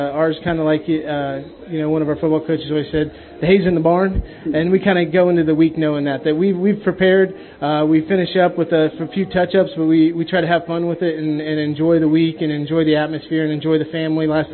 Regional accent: Silver Lake, United States; growing up in Silver Lake has a long history of baseball.

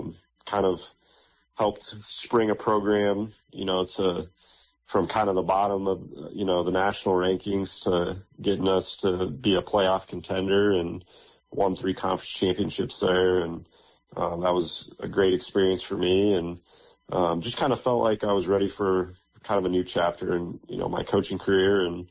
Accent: Fremont, Nebraska, United States; I was born in Fremont, Nebraska. So just about 2.5 hours north. So this move actually got me closer to my hometown. Was born and raised there.

